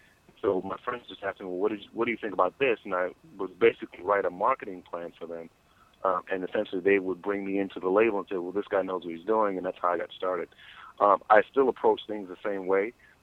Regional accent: New York, United States; now in North Carolina, United States; I grew up in New York and was very much a comic book geek.

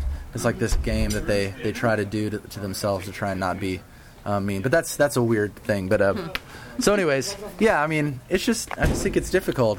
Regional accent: Florida, United States; And so, you know, I'm from Florida. I don't drive on ice or anything like that.

